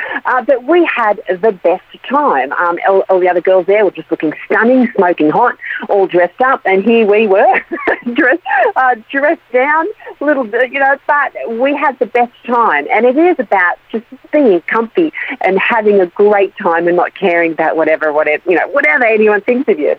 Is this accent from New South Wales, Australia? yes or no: yes; New South Wales, Australia; Yeah, born and bred in New South Wales. I am known in the USA, in the Nashville circles, as a country music artist. And COVID is what brought me home.